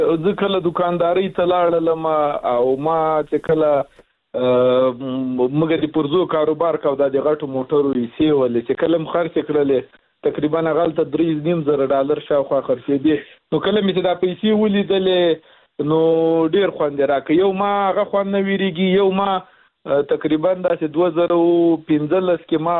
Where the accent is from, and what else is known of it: Logar, Afghanistan